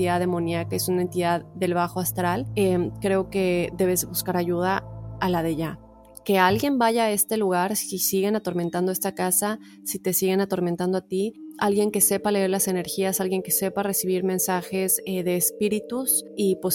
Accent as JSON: {"language": "Spanish", "country": "Puerto Rico", "also_born_or_lived": "North Dakota", "moved": "yes", "lives_now": "Florida, United States", "said": "soy de Puerto Rico, pero hace 5 años resido en Estados Unidos. Por casi 5 años viví en Dakota del Norte, y en noviembre del 2020 me mudé a Florida junto con mi novio y su familia."}